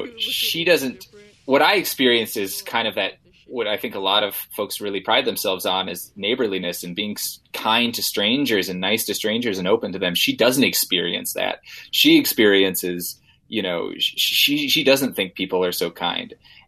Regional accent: Missoula, Montana, United States; I look back at my hometown of Missoula in the 80s when we had a sawmill and there was a lot of you know, smoke in the air

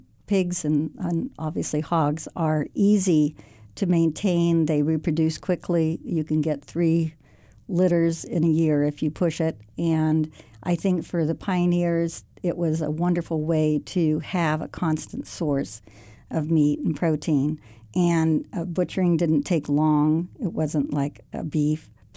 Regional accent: California, United States; I was raised in the Bay Area and graduated from Chico

